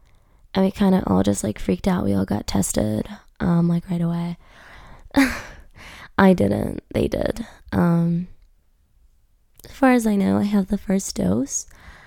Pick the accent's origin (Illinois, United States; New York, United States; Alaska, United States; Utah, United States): New York, United States; born there; If you guys aren't aware, I was born in New York. So New York's always had like a special place in my heart.